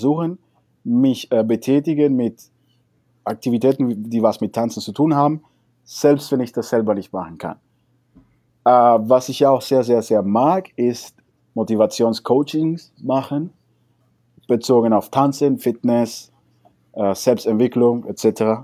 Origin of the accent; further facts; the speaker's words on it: Cuba; now in Germany; Ich habe mehr so eine generelle Erinnerung über meine Kindheit in Kuba.